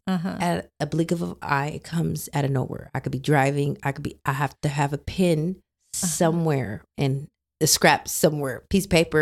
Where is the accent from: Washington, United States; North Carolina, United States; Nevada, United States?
Washington, United States; Tacoma; So when it came to the library, they wanted the book because I'm from Tacoma.